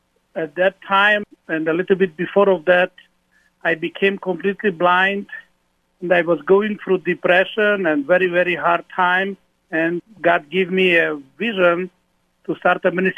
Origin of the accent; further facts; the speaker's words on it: Romania; now in Budapest, Hungary; I live with my family in Budapest, Hungary. And because I grew up in Romania, I speak the Romanian language.